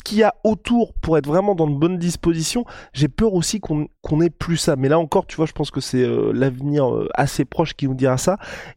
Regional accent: France; Ouais, là, on est français, donc forcément...

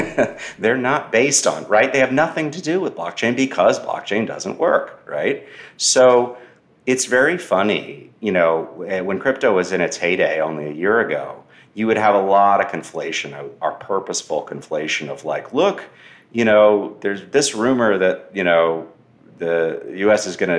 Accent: Austin, Texas, United States; I mean, I went to the largest crypto mine in America, which is outside of my hometown of Austin, in March of this year.

